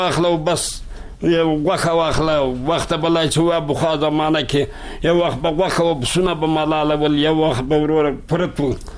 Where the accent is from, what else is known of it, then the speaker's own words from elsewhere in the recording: Kabul, Afghanistan; زه وو زه د کابل دی ولایت.